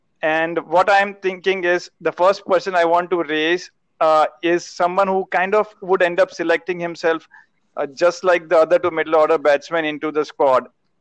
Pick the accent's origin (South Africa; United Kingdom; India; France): India; now in New York, United States; I am originally from India as well, the same town as Anish and Nikhil, and I'm a big cricket fan. I'm currently based in the Big Apple, New York.